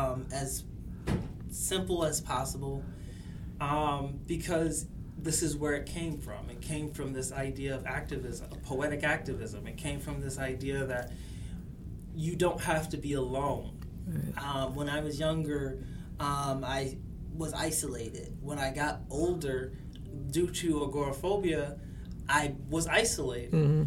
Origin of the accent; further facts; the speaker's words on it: New York, United States; I grew up on the East Side.